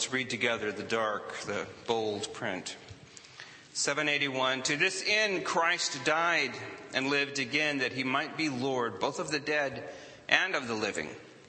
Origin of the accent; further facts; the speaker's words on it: Ireland; But I'm Irish. It's what my people do.